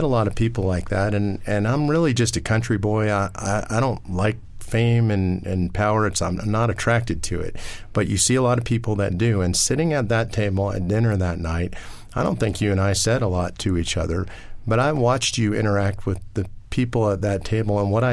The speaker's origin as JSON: {"language": "English", "town": "Los Angeles", "region": "California", "country": "United States", "tie": "born or raised there", "said": "I was raised in Los Angeles as a secular Jew."}